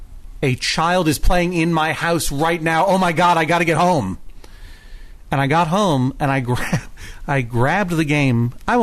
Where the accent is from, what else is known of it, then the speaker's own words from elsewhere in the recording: Massachusetts, United States; My home state. My home Commonwealth, excuse me. And my wife and family and I have a home out there that belonged to my mom in the Pioneer Valley